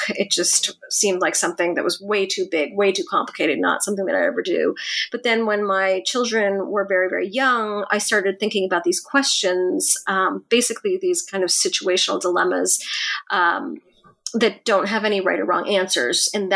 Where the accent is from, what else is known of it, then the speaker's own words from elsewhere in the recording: Buffalo, New York, United States; also born or lived in Hong Kong / California; Well, I was born in Buffalo, New York, and I spent most of my childhood there, although I did live 3 years in Hong Kong during my middle school years. And I went to college out in California.